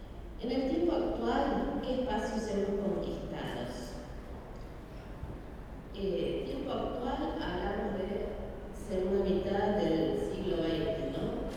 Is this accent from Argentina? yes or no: no; United States; yo como americana estoy cansada que me digan que mi iglesia fue fundada por un hombre